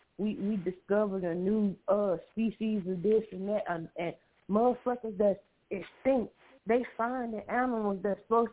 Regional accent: Houston, Texas, United States; When I go back to where, well, I'm from Houston, but when I go back where we from

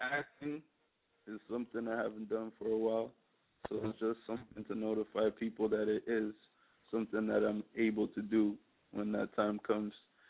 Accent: Toronto, Ontario, Canada; also born or lived in Edmonton; Yeah, I'm from Toronto, Canada. Born out west. So a little place called Edmonton. So I've been all around Canada, but right now I'm residing in Toronto.

